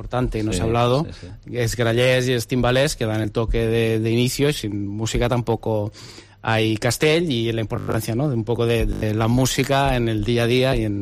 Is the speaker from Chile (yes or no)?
no; Tarragona, Catalonia, Spain; Decir, pues los que somos de Tarragona